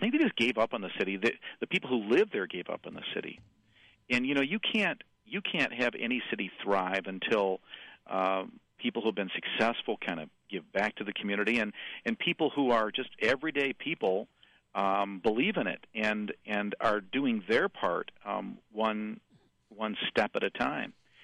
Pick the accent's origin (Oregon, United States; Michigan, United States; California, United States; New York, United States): Michigan, United States; Yeah, I grew up in West Michigan in this idyllic little beach town right on Lake Michigan